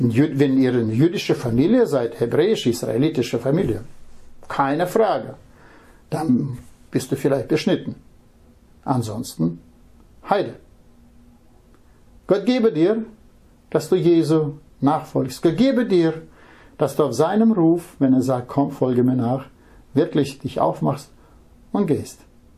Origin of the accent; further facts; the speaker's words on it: Russia; German is a second language; now in Germany; Ich komme aus Russland.